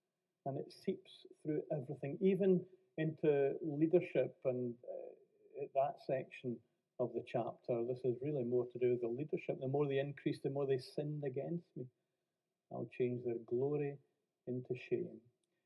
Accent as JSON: {"language": "English", "town": "Glasgow", "region": "Scotland", "country": "United Kingdom", "tie": "born or raised there", "said": "I was brought up in Glasgow, but even I'm shocked at what I hear."}